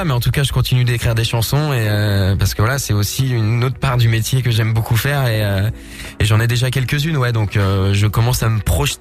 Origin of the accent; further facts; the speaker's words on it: Nouvelle-Aquitaine, France; now in Paris, France; une casquette de à la fois du mec de la campagne et c'est là où j'ai grandi en Creuse et à la fois c'est une casquette du Titi parisien, c'est là où j'habite et je suis assez amoureux de cette ville